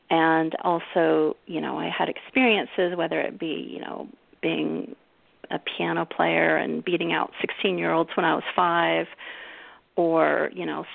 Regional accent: the South, United States; I grew up in the South, and it was the 70s

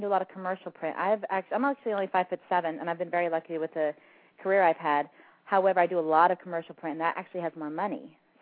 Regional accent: Texas, United States; Like, I know I'm originally from South Texas

